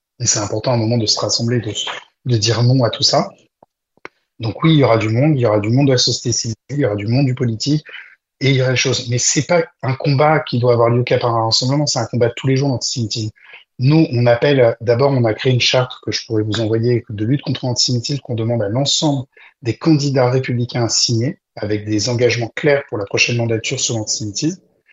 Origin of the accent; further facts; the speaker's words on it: France; Nous sommes très inquiets, mais pas que en tant que juifs, en tant que français.